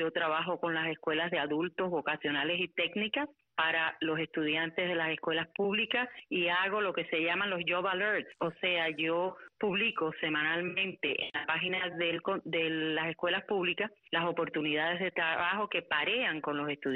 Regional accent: Florida, Camagüey, Cuba; nací en Camagüey, pero vivía en Florida, Camagüey, que era un pueblo mucho más pequeño. Y por muchos años estuvimos ahí. Mi abuelo vino de España, mis dos abuelos eran españoles.

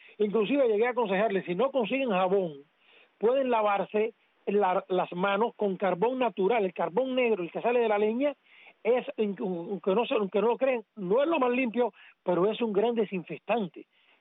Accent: Cuba; moved away; hace veintitantos años que yo salí de Cuba

